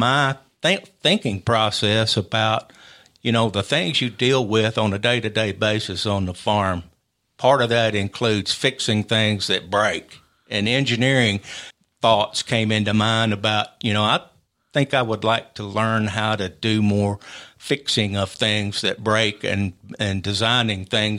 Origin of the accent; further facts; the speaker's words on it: Columbia, Tennessee, United States; And my mom was raised here in Columbia. And we grew up, my brother and I, in Columbia.